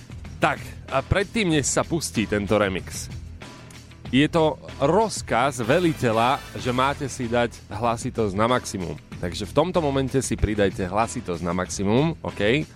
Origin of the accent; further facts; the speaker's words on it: Košice, Košice Region, Slovakia; Akože ja som síce z Košíc a vyzerám tak, ale nerobil som to.